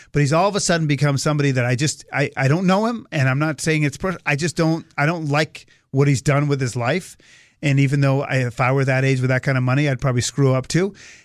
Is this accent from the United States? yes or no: yes; Swampscott, Massachusetts, United States; I grew up in Swampscott, Massachusetts, and I didn't know Loomis from from the Looney Tunes.